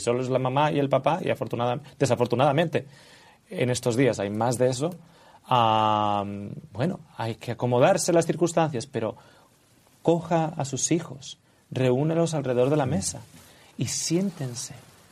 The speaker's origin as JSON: {"language": "Spanish", "country": "Australia", "lives_now": "Spain", "said": "yo vengo de Australia y aquí en España se vive igual de rápido que se vive en Australia"}